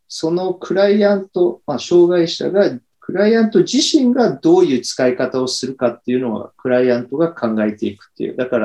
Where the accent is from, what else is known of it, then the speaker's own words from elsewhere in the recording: Australia; also born or lived in Tokyo, Japan; 僕自身はオーストラリア生まれのオーストラリア育ちで